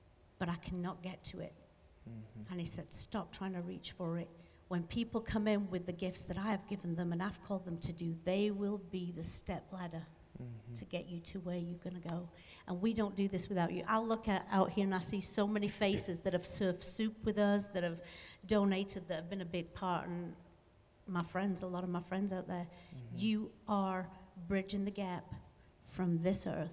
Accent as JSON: {"language": "English", "country": "United Kingdom", "said": "and this sounds cruel and hard, and I'm sorry, I'm just British that way"}